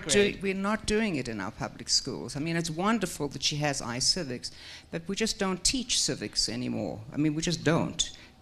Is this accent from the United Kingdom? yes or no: no; South Africa; I come from South Africa, which didn't have an independent judiciary